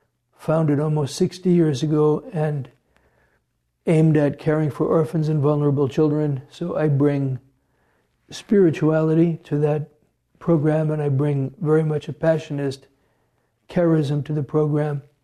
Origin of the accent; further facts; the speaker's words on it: West Hartford, Connecticut, United States; When I was growing up in Connecticut during the 1950s and 1960s, in a real Catholic part of West Hartford